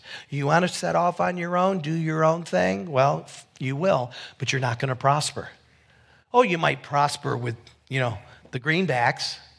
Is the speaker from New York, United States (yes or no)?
yes; Syracuse, New York, United States; my mind went back to my days growing up in Syracuse, New York, in an Italian, you know, family.